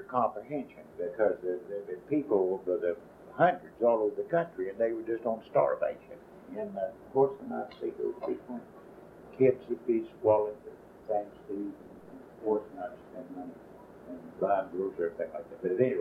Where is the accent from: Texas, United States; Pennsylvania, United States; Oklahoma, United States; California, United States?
Oklahoma, United States; And of course, as a kid, I grew up in Oklahoma.